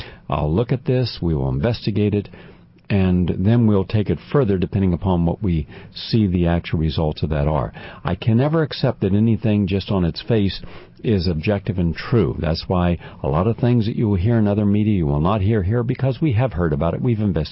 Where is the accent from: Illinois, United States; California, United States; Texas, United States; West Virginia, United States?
West Virginia, United States; I'm from West Virginia. You ever gone through the Appalachians?